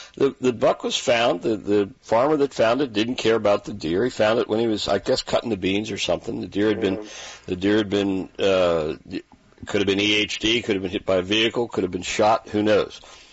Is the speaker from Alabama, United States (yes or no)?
no; Montgomery County, Maryland, United States; In general, the General Assembly gives the counties what they want. Hey, it's Queen Anne's County. We're from Montgomery County.